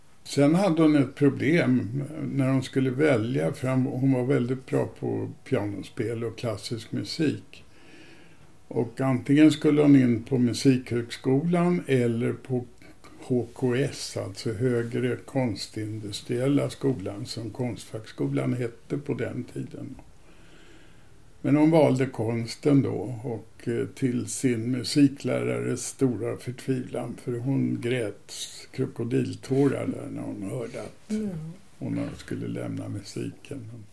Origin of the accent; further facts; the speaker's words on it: Visby, Gotland, Sweden; born there; Och jag föddes i Visby.